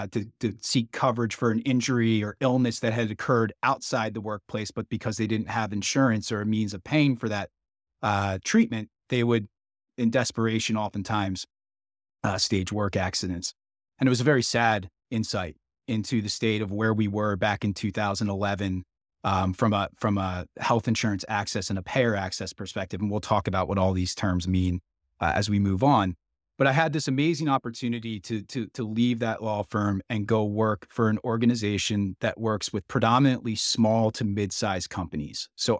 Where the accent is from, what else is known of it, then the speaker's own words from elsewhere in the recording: Pennsylvania, United States; I should say I'm from Pennsylvania. I live in outside Philadelphia.